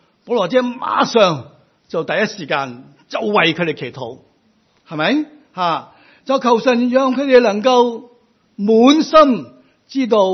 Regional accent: Hong Kong; 而我哋香港人呢都好鍾意呢买嚟带返去外国外边嘅地方啦做手信喎。

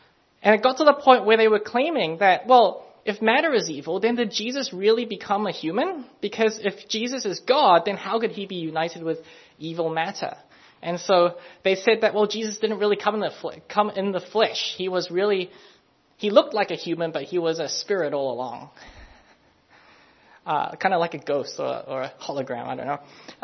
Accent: New Zealand; also born or lived in Hong Kong; born in 20th century Hong Kong, moved to New Zealand to grow up as a Kiwi Asian millennial.

